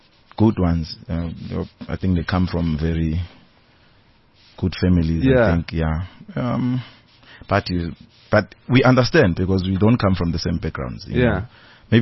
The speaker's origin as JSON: {"language": "English", "town": "Durban", "region": "KwaZulu-Natal", "country": "South Africa", "said": "I'm from Durban."}